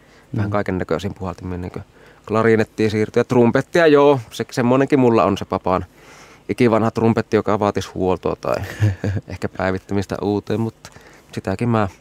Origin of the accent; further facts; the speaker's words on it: Oulu, North Ostrobothnia, Finland; moved away as an adult; now in Helsinki, Finland; 5 vuotta sitten 2019, kun vaihtui, niin muutin Oulusta Helsinkiin.